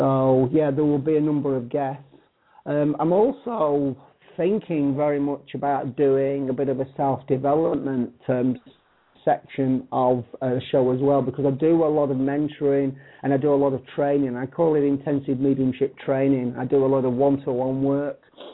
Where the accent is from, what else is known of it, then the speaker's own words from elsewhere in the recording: Blackpool, North West England, United Kingdom; also born or lived in Fleetwood; Obviously, people are going to realise from my accent that I am a Pom. I am English. I'm actually originally from the Blackpool area. I was born in Fleetwood, Lancashire, and I did probably about 10, 15 years of my professional work over there.